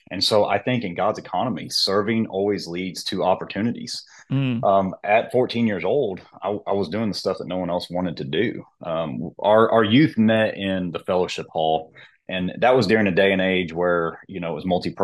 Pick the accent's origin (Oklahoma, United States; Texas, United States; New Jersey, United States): Oklahoma, United States; Woodward; I grew up in Western Oklahoma, very rural area called Woodward.